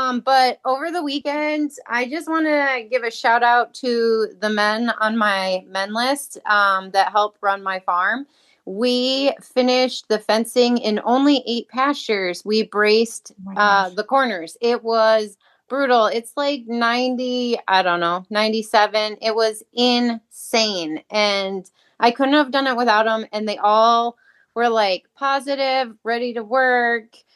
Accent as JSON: {"language": "English", "town": "Oregon", "region": "Wisconsin", "country": "United States", "said": "from Oregon, Wisconsin"}